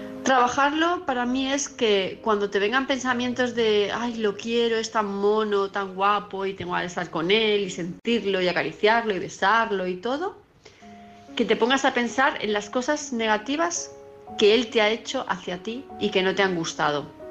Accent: Palma, Balearic Islands, Spain; de Palma de Mallorca, ya me conocéis

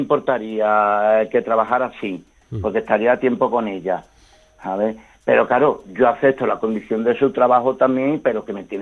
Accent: Badajoz, Extremadura, Spain; now in Valencia, Spain; Yo soy de Badajoz.

